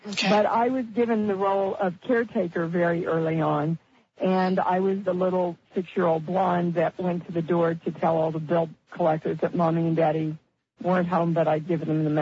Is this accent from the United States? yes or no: yes; Kansas City, United States; So my story was I grew up in Kansas City. We were very poor household.